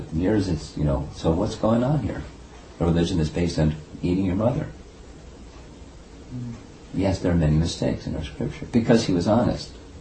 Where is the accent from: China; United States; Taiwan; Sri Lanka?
China; You know, you could say culturally it's because I grew up in China where it was so restrictive.